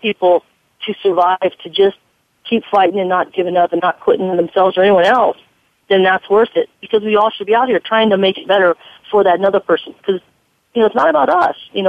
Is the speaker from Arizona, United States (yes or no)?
yes; Arizona, United States; now in California, United States; Well, what happened is that my mom was in Arizona, because I was raised in Arizona, and I was in, obviously, California.